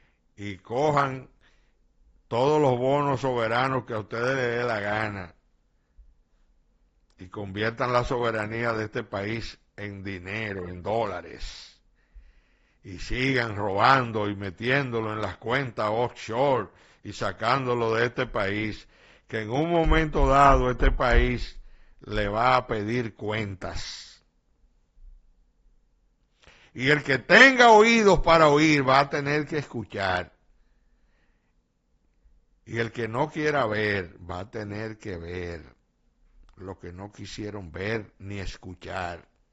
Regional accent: Montecristi, Monte Cristi, Dominican Republic; No sé si el encuentro en Montecristi, en mi patria chica, fue el primero

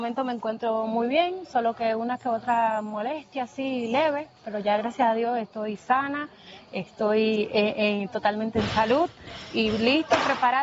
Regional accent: Santo Domingo, Dominican Republic; aquí en República Dominicana, en Santo Domingo, mi tierra.

